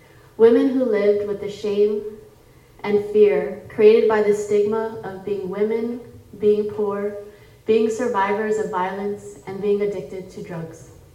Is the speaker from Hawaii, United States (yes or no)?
yes; Hawaii, United States; moved away as an adult; my communities growing up in Hawaii. I really began to more deeply cultivate these beliefs through my experiences working in social services in Hawaii before moving to Oregon for law school.